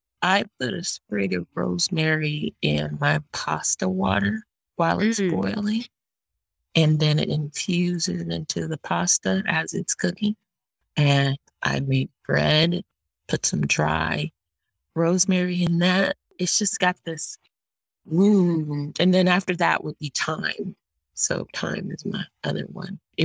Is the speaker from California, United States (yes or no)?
yes; San Diego, California, United States; now in Mauritius; I am from San Diego, born and raised.